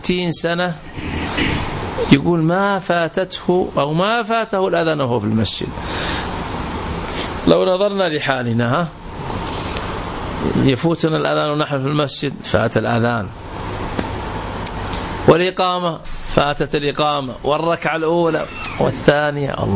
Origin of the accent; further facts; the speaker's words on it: Riyadh, Riyadh Province, Saudi Arabia; تعرفونه عندنا في الرياض